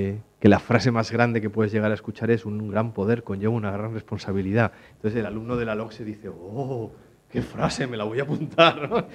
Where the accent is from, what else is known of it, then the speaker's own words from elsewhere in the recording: Valladolid, Castile and León, Spain; quiero saber catalán, que yo me crié en Valladolid, pero es que quiero saber catalán.